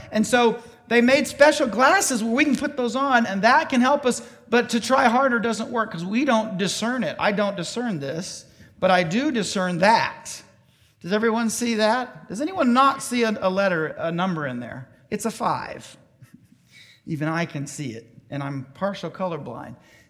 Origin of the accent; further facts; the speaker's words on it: Memphis, Tennessee, United States; also born or lived in Casey, Mississippi; I said I grew up in Memphis. Part of my time in Memphis was in a rural area called Casey, Mississippi.